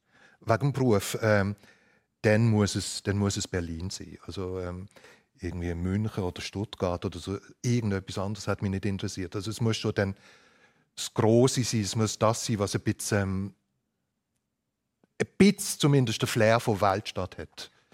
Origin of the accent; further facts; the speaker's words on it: Switzerland; now in Germany; ich bin weg im 84. Bin ich auf Deutschland gezogen.